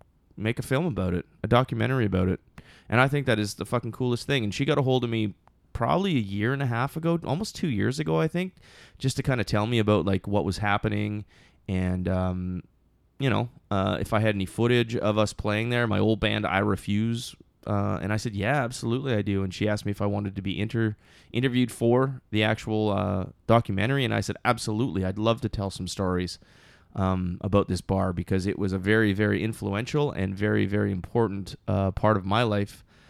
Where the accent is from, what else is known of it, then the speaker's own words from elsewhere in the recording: Thunder Bay, Ontario, Canada; not only is it from my hometown, Thunder Bay, Ontario